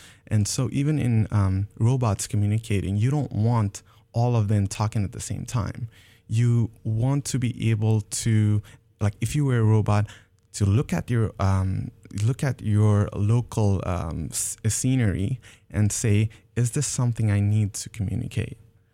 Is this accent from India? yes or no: no; Nepal; so when I was back in Nepal, I'm originally from Nepal.